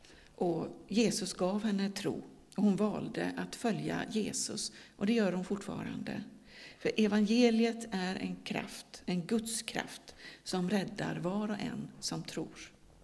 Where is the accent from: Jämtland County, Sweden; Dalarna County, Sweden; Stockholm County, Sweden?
Dalarna County, Sweden; jag är ju Dalkulla egentligen.